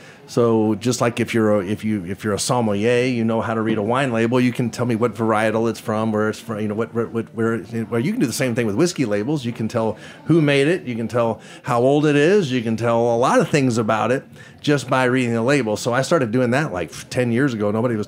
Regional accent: Kentucky, United States; I'm from Kentucky. We make good Kentucky whiskey.

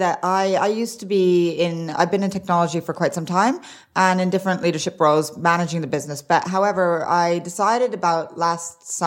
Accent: Arizona, United States; also born or lived in Sweden / Norway; I grew up in Arizona. Well, actually, I grew up everywhere. So I grew up in five different countries, but I mainly grew up in Arizona and in Sweden.

